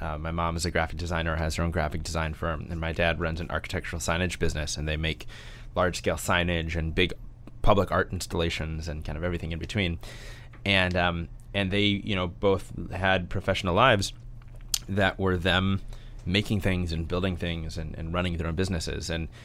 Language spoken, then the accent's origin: English; St. Louis, Missouri, United States; Growing up, I grew up in St. Louis, Missouri. Both my parents are small business owners and entrepreneurs themselves